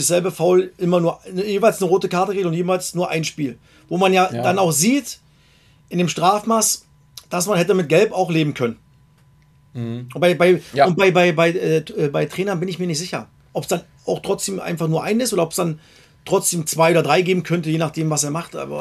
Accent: East Germany, Germany; ich als Ossi schon 1000 Mal gesagt, bin befangen

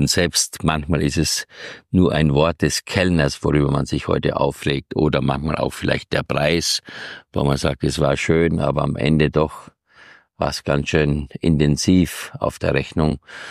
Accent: Styria, Austria; Ich habe als kleines Kind in der Steiermark schon mich mit dem Basteln von Flugzeugen beschäftigt.

